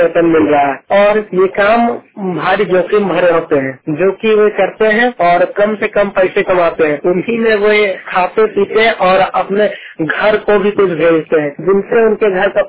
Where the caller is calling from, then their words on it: Ramgarh, Jharkhand, India; ग्राम जांगी, post सोको कला, थाना गोला, जिला रामगढ़, राज्य झारखंड से बोल रहा हूँ।